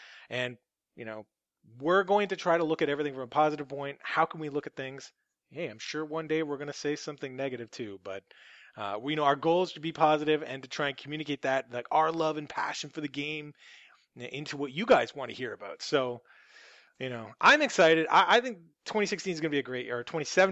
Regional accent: Ontario, Canada; we're all from the Toronto area, so that's where I play.

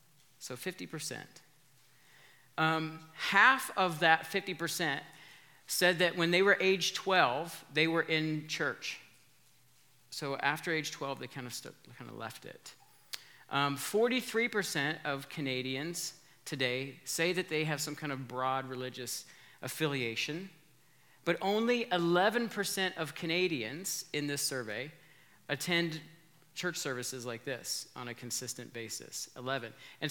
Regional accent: United States; I'm from the States. I see the same thing in the States and America's very complicated relationship with Christianity.

